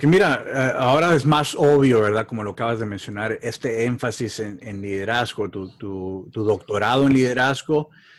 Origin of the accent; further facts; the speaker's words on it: Mexico; yo soy mexicano y conozco nuestra cultura